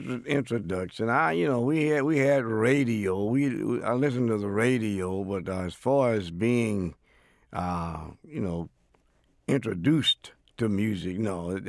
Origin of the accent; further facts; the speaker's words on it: Birmingham, Alabama, United States; I grew up in Birmingham, Alabama.